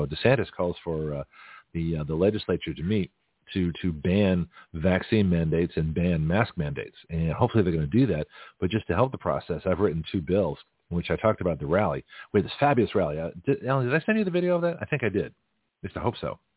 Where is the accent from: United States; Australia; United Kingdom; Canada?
Canada; Now, when I was a kid growing up in Canada, Johnny cake was cornbread